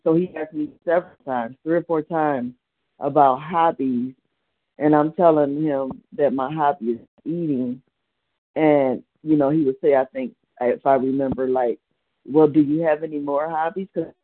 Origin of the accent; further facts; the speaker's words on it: Cleveland, Ohio, United States; I'm from Cleveland, Ohio.